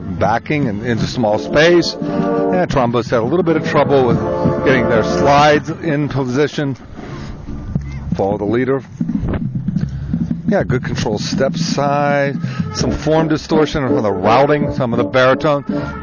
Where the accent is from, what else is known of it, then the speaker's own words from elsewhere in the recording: Greensburg, Pennsylvania, United States; I'm from Greensburg, Pennsylvania